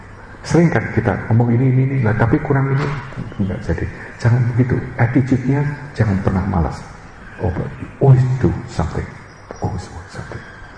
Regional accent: Australia; kita orang Australia

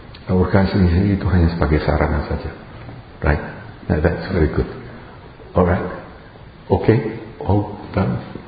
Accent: Jakarta, Indonesia; apalagi aku dari Jakarta

